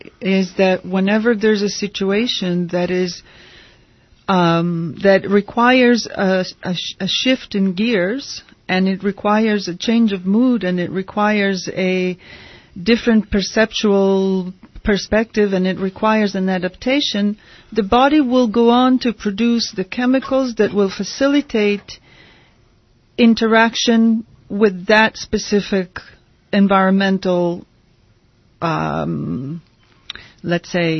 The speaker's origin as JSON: {"language": "English", "town": "Bologna", "region": "Emilia-Romagna", "country": "Italy", "moved": "yes", "lives_now": "United States", "said": "I am not from New Jersey. I am from Bologna. Let me remind you."}